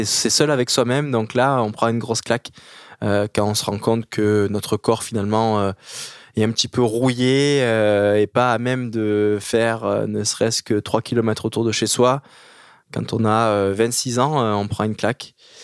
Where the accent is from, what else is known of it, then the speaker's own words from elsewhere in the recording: Guadeloupe, France; j'ai grandi en Guadeloupe, les pieds dans l'eau, parce que mes parents avaient un club de plongée là-bas